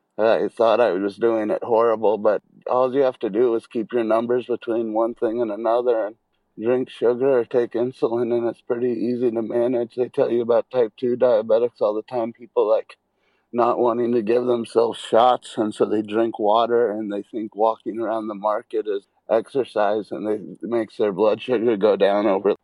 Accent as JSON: {"language": "English", "town": "Mammoth Lakes", "region": "California", "country": "United States", "tie": "born or raised there", "also_born_or_lived": "June Lake / Portland / Oregon / Washington", "said": "Mammoth, mostly. When I was real little, I was born at UCI, but most of my life was Mammoth, and then lived in June Lake and then moved up to Portland"}